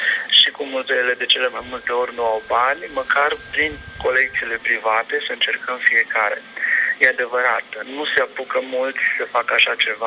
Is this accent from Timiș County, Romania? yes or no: yes; Giroc, Timiș County, Romania; Pentru că satul meu, localitatea mea, Giroc, locul în care eu m-am copilărit, este astăzi un mic cartier rezidențial de lângă Timișoara.